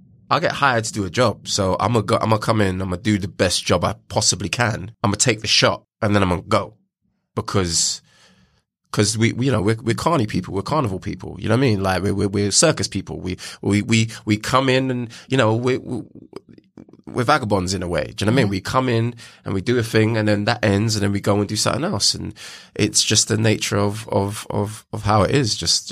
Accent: London, United Kingdom; Like I can see everything because I'm from Northwest London

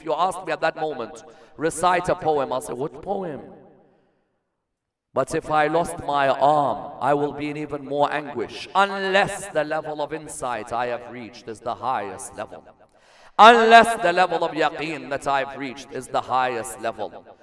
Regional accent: Najaf, Najaf Governorate, Iraq; For example, if you ask me, where am I from? I'll say, Iraq. Say, which part of Iraq? I say, I'm from Najaf. Not Baghdad?

